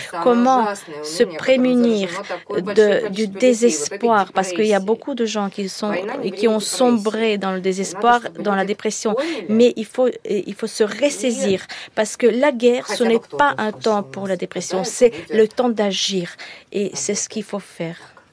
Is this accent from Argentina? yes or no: no; Russia; first language Russian; French is a second language; on est né porteur de la langue russe et on vient d'où on vient, de la Russie